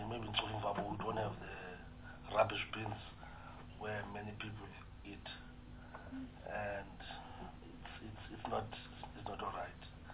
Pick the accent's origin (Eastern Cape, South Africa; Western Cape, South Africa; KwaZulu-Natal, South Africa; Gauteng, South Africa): Eastern Cape, South Africa; I'm from Tsofuvaba in the Eastern Cape. it's not my first time being in Cape Town.